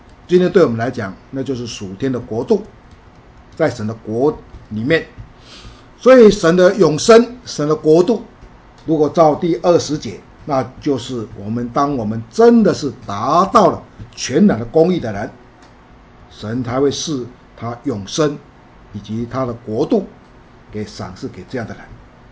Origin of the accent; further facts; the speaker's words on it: China; 这种讲法跟我们中国人的道家讲法很类似